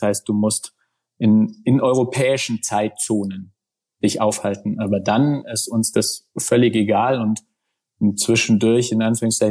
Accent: Kleinwalsertal, Vorarlberg, Austria; Also ich komme ursprünglich aus dem Kleinwalsertal, genau, da haben wir angefangen.

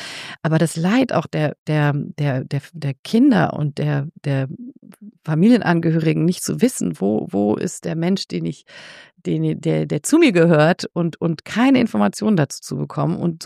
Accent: Geneva, Switzerland; born there; Also ich bin ja in Genf geboren. Meine Eltern haben in Genf gelebt.

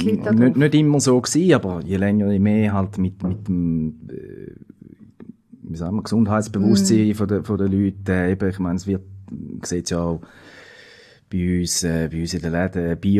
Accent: Switzerland; das ist sicher auch ein bisschen unsere Art, also jetzt nicht nur im Mövenpick, sondern bei uns in der Schweiz

